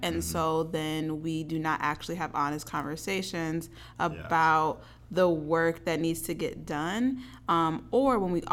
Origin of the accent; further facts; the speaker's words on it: Minnesota, United States; I grew up in Minnesota, I live in Minnesota